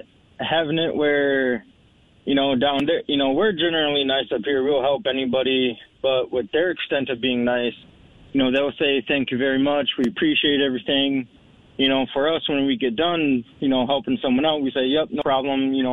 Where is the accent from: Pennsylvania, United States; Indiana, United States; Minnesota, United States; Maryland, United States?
Minnesota, United States; also born or lived in Louisiana; I'm originally from Minnesota, but I was down in Louisiana for 3 years, and I moved back from Minnesota, more to Minnesota